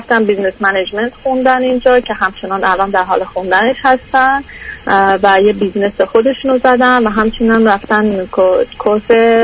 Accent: Iran; moved away as an adult; 8 سال که از ایران خارج شدم اومدم اروپا فوق لیسانس و با ویزای استودنتی اومدم.

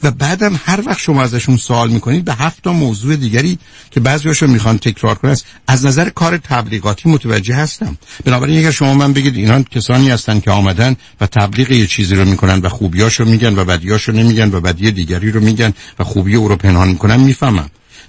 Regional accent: Iran

